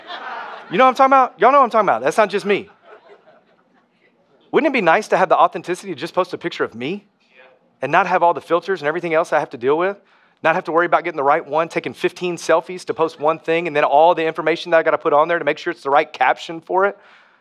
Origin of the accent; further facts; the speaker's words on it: Tennessee, United States; I'm originally from Tennessee. They speak a whole new language over there.